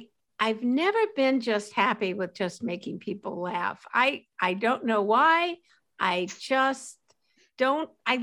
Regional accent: Los Angeles, California, United States; I grew up in Los Angeles and I was working the birthday party circuit like you wouldn't believe.

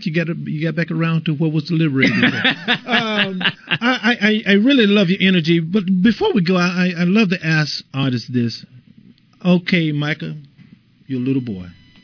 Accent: Mississippi, United States; born there; I was not in Martin Luther King's corner because I was born in Mississippi.

